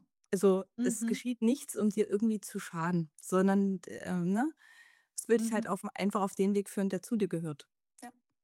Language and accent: German; Bautzen, Saxony, Germany; now in Dresden, Germany; Also aufgewachsen bin ich in Bautzen. Jetzt wohne ich in Dresden mittlerweile.